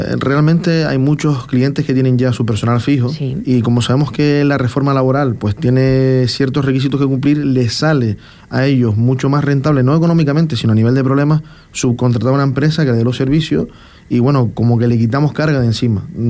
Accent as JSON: {"language": "Spanish", "town": "Tenerife", "region": "Canary Islands", "country": "Spain", "lives_now": "Fuerteventura, Spain", "said": "Sí, yo soy de Tenerife, aunque me siento de corazón ya majorero, llevo aquí 13 años"}